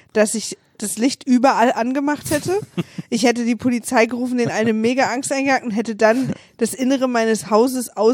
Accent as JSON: {"language": "German", "region": "Berlin", "country": "Germany", "said": "ich bin Berlinerin."}